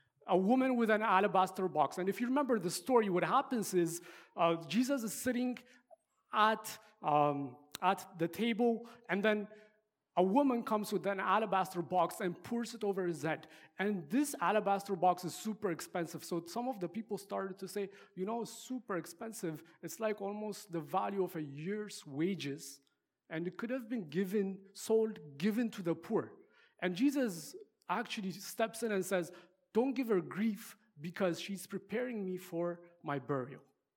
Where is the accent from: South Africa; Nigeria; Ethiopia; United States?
Ethiopia; moved away as an adult; now in Canada; We're originally from Ethiopia. I came to Canada 4 years ago for school at the University of Alberta.